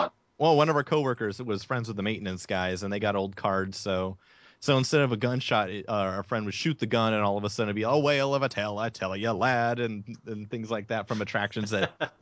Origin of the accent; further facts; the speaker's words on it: California, United States; Well, for me, growing up in California